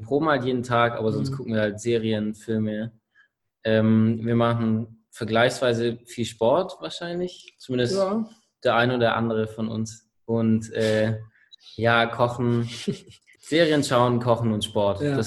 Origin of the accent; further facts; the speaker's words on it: Vogt, Baden-Württemberg, Germany; Wir kommen aus der Nähe von Ravensburg, aus Vogt, um genau zu sein.